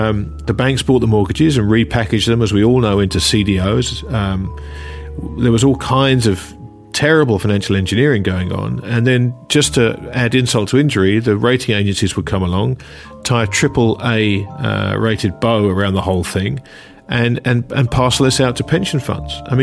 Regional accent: England, United Kingdom; As an Englishman, the first thing I think of is football.

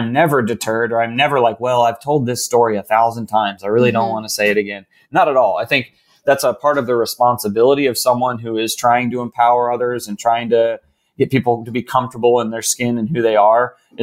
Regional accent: Raleigh, North Carolina, United States; Yeah, I'm from Raleigh, North Carolina.

